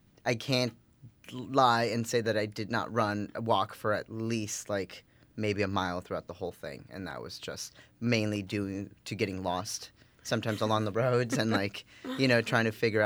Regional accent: Huntington Beach, California, United States; now in Brooklyn, United States; I started out in Brooklyn, New York, which is where I currently live. And then I ran back to my hometown of Huntington Beach, California.

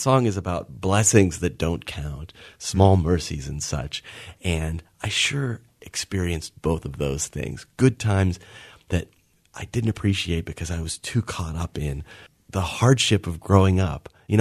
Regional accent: New Kensington, Pennsylvania, United States; now in Los Angeles, United States; It's set at a Catholic school in Western PA, all around my hometown of New Kensington and Arnold and Tarentum and Natrona Heights. Since I live in Los Angeles, I miss that location.

